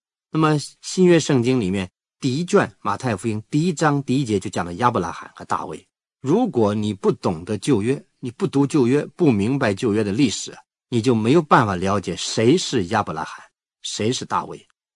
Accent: northern China, China; 我是北方人呢、我们北方人常常吃面食，吃饼啊。

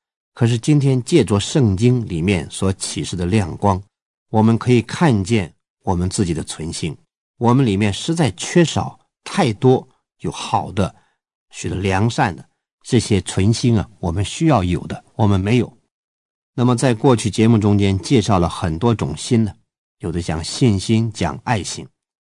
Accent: China; 我们中国人骂人说丧尽天良啊

